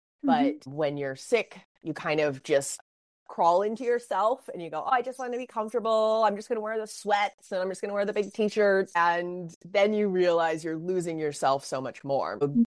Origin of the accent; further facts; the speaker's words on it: Hawaii, United States; I grew up in Hawaii and there's limited resources to a family that was artists, and we didn't have a lot.